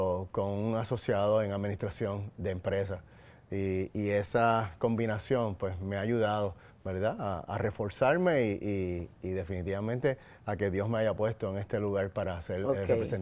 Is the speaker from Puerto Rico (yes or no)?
yes; Añasco, Puerto Rico; also born or lived in Mayagüez; Pues yo nací en Mayagüez, ¿verdad? Pero fui criado mis primeros años en Añasco.